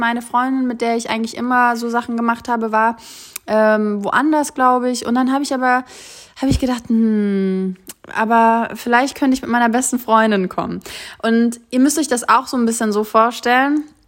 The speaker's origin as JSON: {"language": "German", "town": "Kassel", "region": "Hesse", "country": "Germany", "tie": "born or raised there", "said": "Wir sind zusammen damals in Kassel aufgewachsen"}